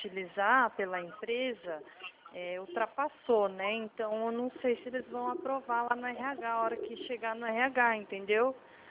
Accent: São Paulo, Brazil; Eu não fico na mesma região que você. Eu sou do interior de São Paulo, tá?

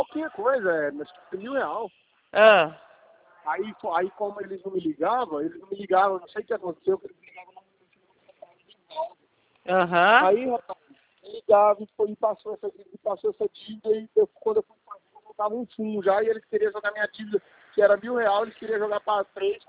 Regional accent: Valentim Gentil, São Paulo, Brazil; Eu sou de Valentim Gentil.

